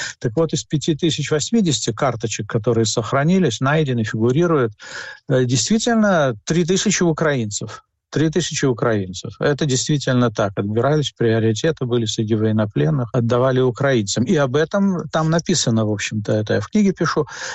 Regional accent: Latvia; родился я в Латвии, жил в Латвии, учился там и так далее.

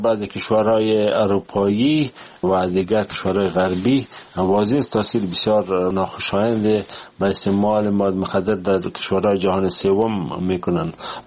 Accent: Afghanistan; ما از افغانستان آمدیم

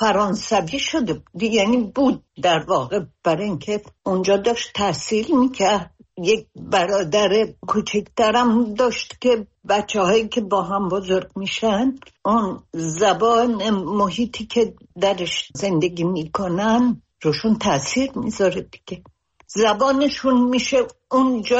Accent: Iran; moved away; خب از وقتی که از ایران اومدم بیرون

